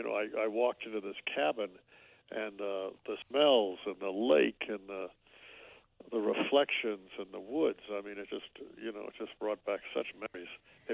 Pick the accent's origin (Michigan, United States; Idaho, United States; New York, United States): Michigan, United States; Detroit; born there; Well, I was born in Detroit.